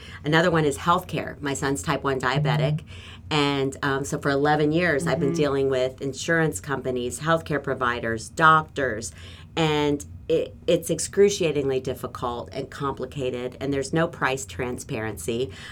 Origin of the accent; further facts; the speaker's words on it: Ohio, United States; Being born and raised in Ohio and caring so much about our state, there's no greater honor to me than to give back to the state that raised me up.